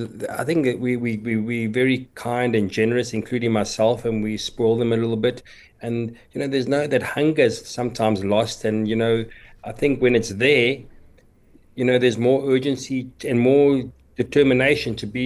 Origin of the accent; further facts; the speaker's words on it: Randburg, Gauteng, South Africa; It was in the south, I was from Randburg.